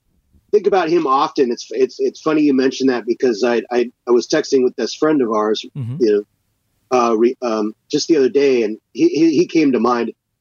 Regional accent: Seattle, Washington, United States; also born or lived in Texas; So I basically spent from 2 years old till I was 26 living in Seattle.

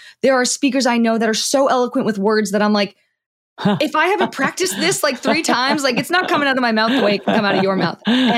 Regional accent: Toronto, Ontario, Canada; now in Seattle, United States; I'm based in Seattle, Washington, though I'm from Toronto, Canada.

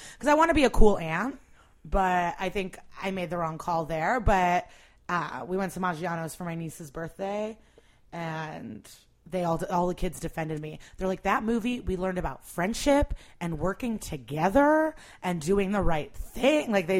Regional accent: Skokie, Illinois, United States; also born or lived in Russia / Rogers Park; No, I was born in Russia. We lived, and then we moved to Rogers Park. And then we, like 2 years later, moved to Skokie.

